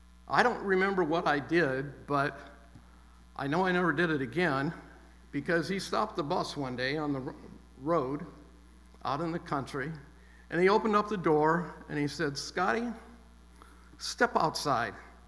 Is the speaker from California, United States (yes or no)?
no; Indiana, United States; The small town that I was raised in Indiana